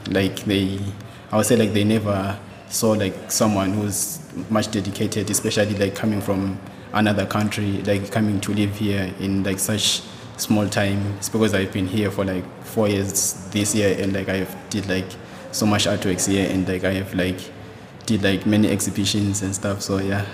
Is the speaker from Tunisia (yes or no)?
no; Zimbabwe; now in Ireland; Originally, I'm from Zimbabwe, but now I'm living in Mill Street, Kwandikoke.